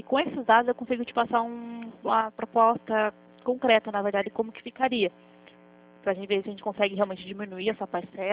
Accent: Curitiba, Paraná, Brazil; sou de Curitiba, aqui da Marechal Deodoro.

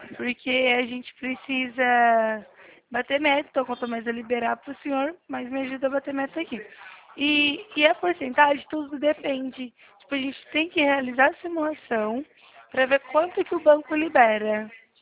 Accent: Bebedouro, São Paulo, Brazil; eu sou de Bebedouro, sou de São Paulo, pertinho de Barreto

